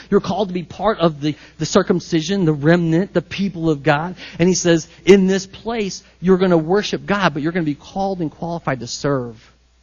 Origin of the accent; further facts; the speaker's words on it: Midwest, United States; Because I'm like from the Midwest, I'm pale, and I'm slightly overweight.